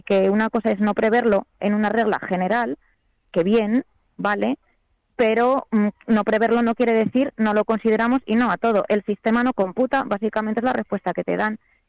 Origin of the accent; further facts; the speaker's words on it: Spain; Yo soy española, no tengo la nacionalidad británica